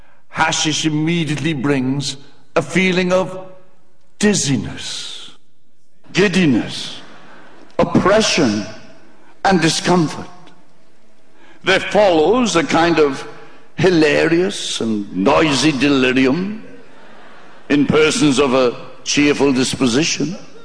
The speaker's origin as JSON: {"language": "English", "region": "Wales", "country": "United Kingdom", "said": "Now, see, the problem is I'm Welsh."}